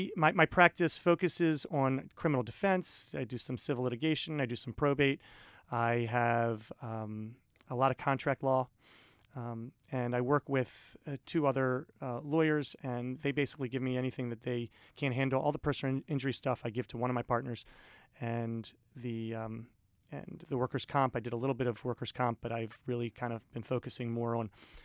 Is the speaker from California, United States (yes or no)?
no; Baltimore, Maryland, United States; I'm born and bred in Baltimore City. I now represent the county.